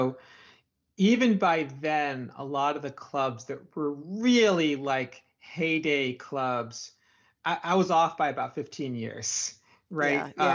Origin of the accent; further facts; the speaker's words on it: West Long Branch, New Jersey, United States; where I grew up in West Long Branch, which was next to Long Branch, and Long Branch had a pier.